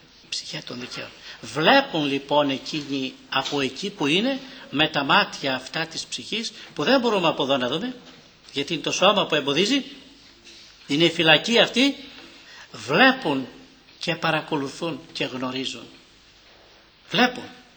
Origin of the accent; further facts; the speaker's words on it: Agrinio, Western Greece, Greece; Αυτή η ίδια γυναίκα στα μέρη μας εκεί στο Αγρίνιο απ' έξω ήταν από τις πιο πλούσιες οικογένειες.